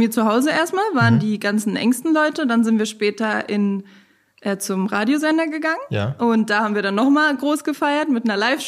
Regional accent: Bonn, North Rhine-Westphalia, Germany; born there; meine Freundinnen aus Bonn, also ich bin ja gebürtig aus Bonn

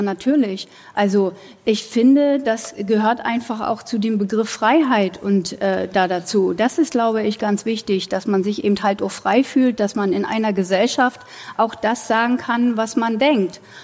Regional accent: East Germany, Germany; wir kommen hier aus der DDR, also ich zumindest komme aus der DDR und habe das auch miterlebt.

